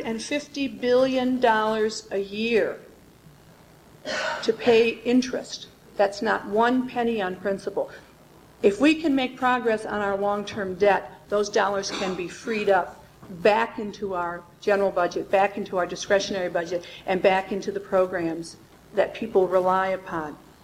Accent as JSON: {"language": "English", "region": "Midwest", "country": "United States", "tie": "born or raised there", "said": "But I grew up in the Midwest. We're taught early on that you pay your bills"}